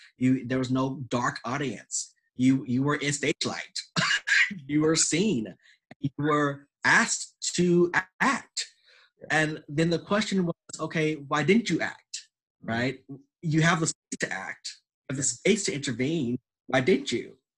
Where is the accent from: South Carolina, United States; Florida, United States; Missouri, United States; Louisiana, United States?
Louisiana, United States; And I'm from Louisiana, and so much of our cultural to Louisiana, it's all about ancestry and heritage and what stories are behind.